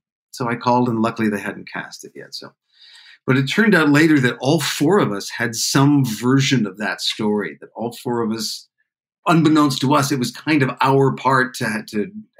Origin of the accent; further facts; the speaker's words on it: Canada; now in United States; I was just down from Canada.